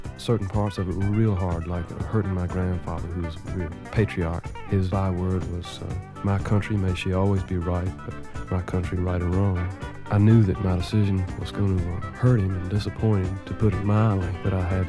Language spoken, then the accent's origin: English; Memphis, Tennessee, United States; also born or lived in Shreveport; I'm from Memphis, Tennessee. My family is actually one of the first families there.